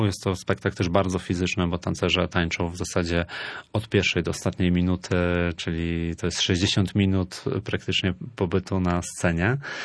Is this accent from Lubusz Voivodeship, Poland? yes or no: no; Gdańsk, Pomeranian Voivodeship, Poland; Jako, że ja pochodzę z Gdańska, no to zmieniłem lokalizację, po prostu chciałem się przenieść do mojego rodzinnego miasta